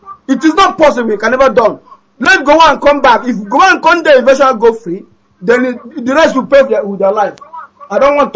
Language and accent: English; Upo, Anambra, Nigeria; now in Spain; From Upo.